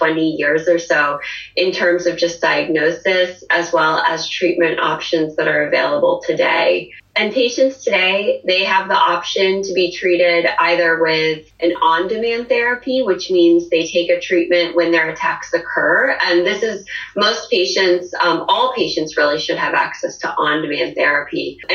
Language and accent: English; Ohio, United States; now in Cambridge, United States; So I am from the United States. I was originally born in the Midwest from Ohio and have lived in Cambridge, Massachusetts since 2010.